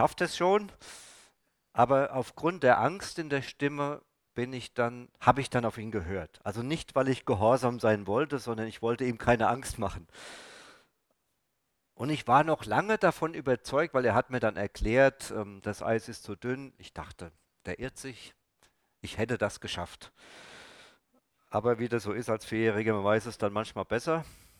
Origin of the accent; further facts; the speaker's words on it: Gelnhausen, Hesse, Germany; Ich komme ja aus Gelnhausen und gefühlt haben wir jeden Sonntag einen Spaziergang gemacht am Nachmittag durch den Kurpark.